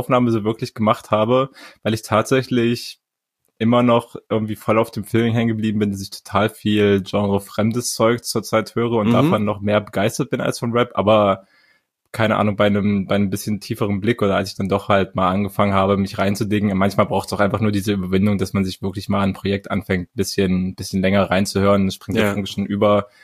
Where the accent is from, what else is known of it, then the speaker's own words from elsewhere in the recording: Halle, Saxony-Anhalt, Germany; born there; Halle Saale represent mein Geburtsstadt ja sogar, ich bin ja da geboren